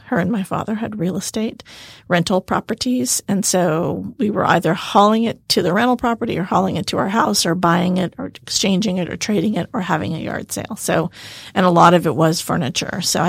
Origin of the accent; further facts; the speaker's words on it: Austin, Texas, United States; I am from Austin, born and raised in Austin, Texas. And I grew up in a very large family. I'm the last of nine, actually.